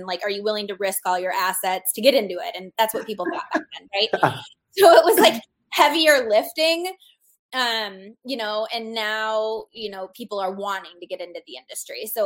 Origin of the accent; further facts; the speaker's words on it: Arizona, United States; I love Arizona because it's my home state.